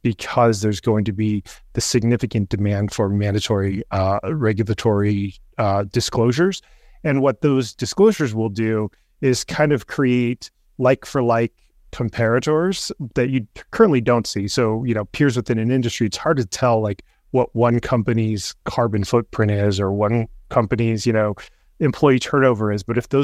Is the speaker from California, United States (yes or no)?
yes; California, United States; In my home state of California, there's mandatory climate disclosures.